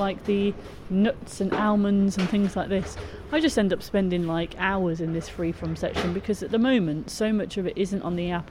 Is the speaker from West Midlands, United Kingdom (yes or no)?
yes; Coventry, West Midlands, United Kingdom; I mean, I know I'm from Coventry, but I've never heard of a peacock duck.